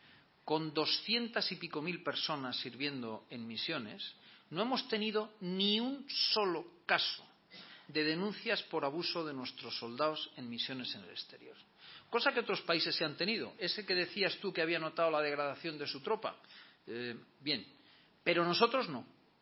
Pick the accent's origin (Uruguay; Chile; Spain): Spain; yo como español me siento muy orgulloso de lo que han hecho nuestras fuerzas en el exterior